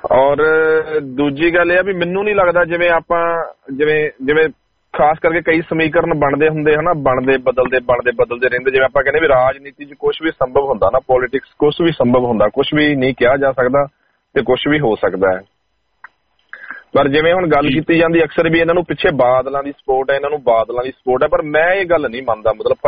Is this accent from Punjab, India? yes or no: no; Haryana, India; even ਕਿ ਮੈਂ ਹਰਿਆਣੇ ਤੋਂ ਹਾਂ, ਬਟ ਸਾਰੀਆਂ ਰਿਸ਼ਤੇਦਾਰੀਆਂ ਪੰਜਾਬ ਚ ਨੇ